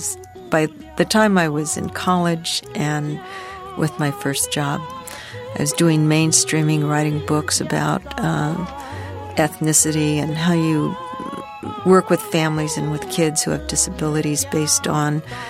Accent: United States; I'm American, and I'm also Chinese.

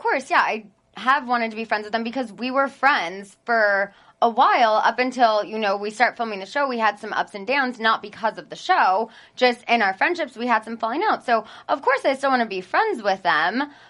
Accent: California, United States; When I'm fresh to LA, I mean, I'm from Southern California, but fresh

